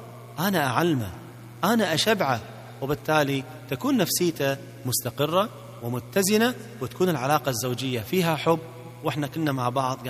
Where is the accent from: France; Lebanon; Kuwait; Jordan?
Kuwait; عندنا في الكويت